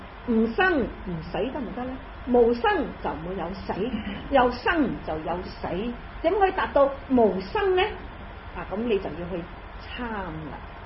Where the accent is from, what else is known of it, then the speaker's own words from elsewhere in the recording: China; 我哋中國人係一個好實際嘅民族，就係咩啊？揾食，最緊要食啊！